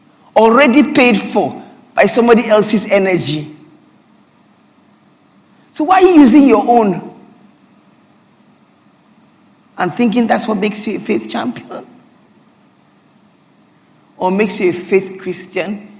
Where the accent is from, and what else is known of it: Port Harcourt, Rivers, Nigeria